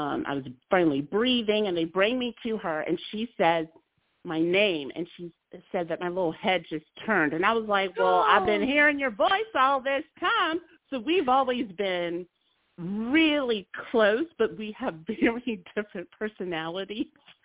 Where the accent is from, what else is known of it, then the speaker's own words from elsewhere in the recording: Iowa, United States; born there; I was born in Iowa, y'all. Like, yes, there are black people in Iowa.